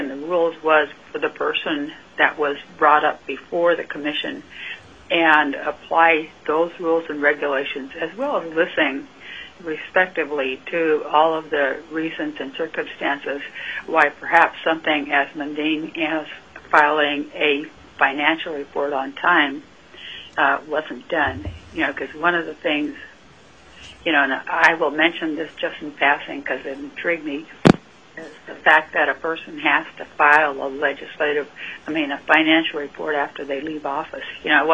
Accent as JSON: {"language": "English", "town": "Fairbanks", "region": "Alaska", "country": "United States", "tie": "born there", "said": "I live in Fairbanks. I was born in Fairbanks."}